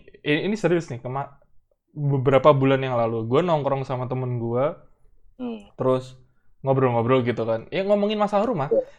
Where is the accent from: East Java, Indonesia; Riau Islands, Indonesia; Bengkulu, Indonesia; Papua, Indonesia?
East Java, Indonesia; Madiun; Gue Madiun, coy. Gue Madiun